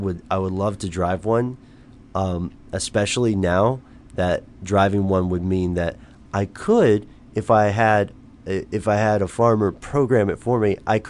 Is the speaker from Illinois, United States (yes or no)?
no; Tennessee, United States; No, but I rode in one because since I'm from Tennessee, my grandparents had a farm